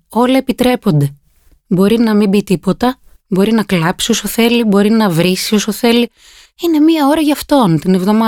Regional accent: Pyrgos, Western Greece, Greece; moved away as an adult; now in Athens, Greece; Νομίζω όταν έφυγα από τον Πύργο, επειδή μεγάλωσα μέχρι τα 18 εκεί, όταν έφυγα ήταν πάρα πολύ περίεργα, πάρα πολύ διαφορετικά. Ήρθα στην Αθήνα

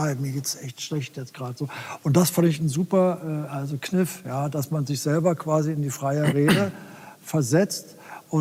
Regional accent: Berlin, Germany; Und ich komme ja aus West-Berlin, ich habe sowas nie gehabt.

